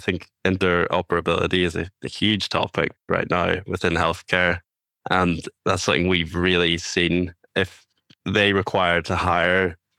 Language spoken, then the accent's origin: English; Ireland; moved away as an adult; now in Scotland; Of course, to start off from the beginning, I was born and raised in Ireland. And then I moved over to Scotland to study